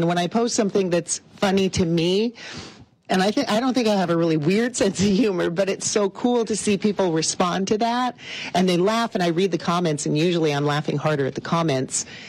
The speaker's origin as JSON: {"language": "English", "region": "Montana", "country": "United States", "tie": "born or raised there", "said": "you'd think all these years, you know, being born and raised in Montana, I would know."}